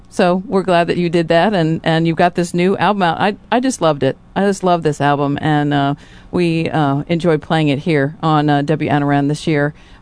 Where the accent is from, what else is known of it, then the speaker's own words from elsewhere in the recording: Wilmington, Delaware, United States; I grew up in Wilmington, Delaware